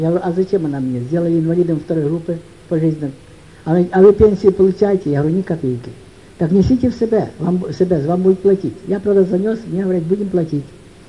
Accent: Voznesensk, Mykolaiv Oblast, Ukraine; Потому что я родом из Вознесенска.

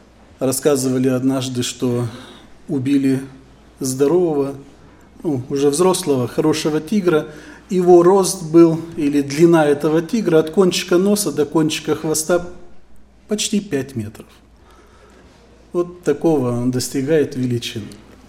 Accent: Ussuriysk, Primorsky Krai, Russia; Я из Приморского края, город Уссурийск. Мне однажды в своей жизни пришлось в малолетнем возрасте выехать из Приморского края и несколько лет жить в другой местности. Это ближе к Поволжью туда.

